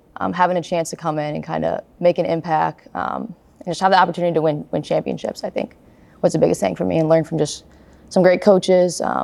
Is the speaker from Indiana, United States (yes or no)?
yes; Greenwood, Indiana, United States; So I'm from Greenwood, Indiana. It's like 15 minutes south of Indy.